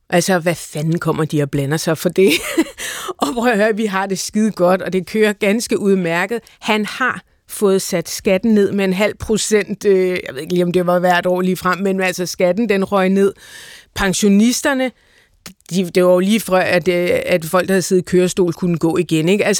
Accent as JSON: {"language": "Danish", "town": "Farum", "region": "Capital Region of Denmark", "country": "Denmark", "tie": "born or raised there", "said": "jeg husker faktisk min barndom i Farum"}